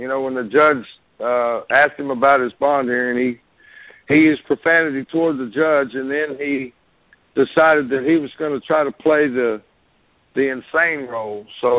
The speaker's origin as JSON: {"language": "English", "town": "Dallas", "region": "Texas", "country": "United States", "tie": "born or raised there", "said": "I was raised in Dallas. I was raised in a rough part of Dallas."}